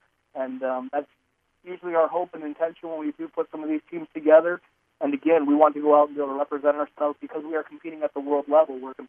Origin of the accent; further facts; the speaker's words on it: New York, United States; And my mother, of course, is from Allegheny. My father's from the Cattaraugus Territory. And I grew up between, you know, Allegheny and also Brooklyn, New York. And then around high school time, I moved up to up around Victor, New York.